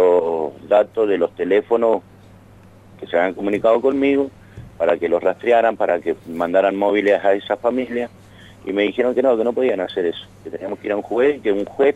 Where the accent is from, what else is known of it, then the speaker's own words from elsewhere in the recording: Guaymallén, Mendoza, Argentina; nosotros somos acá de San José Guaymallena, acá cerca del Mercado Cooperativo.